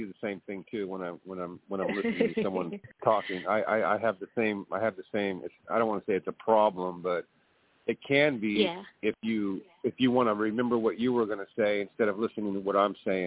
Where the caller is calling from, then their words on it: California, United States; I'm calling from California, and...